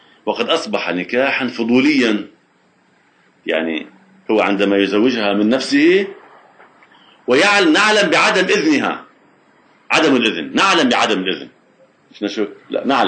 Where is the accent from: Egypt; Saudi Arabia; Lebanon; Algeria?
Lebanon; يعني هنا في عندنا في لبنان إذا أراد واحد تعمل وكالة مطلقة عند كاتب عدل